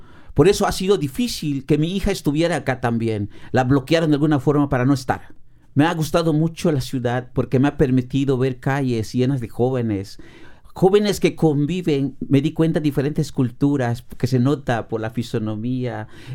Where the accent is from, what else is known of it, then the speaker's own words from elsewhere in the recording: Peto, Yucatán, Mexico; la transmito íntegro en vivo a la radio de Peto, de mi pueblo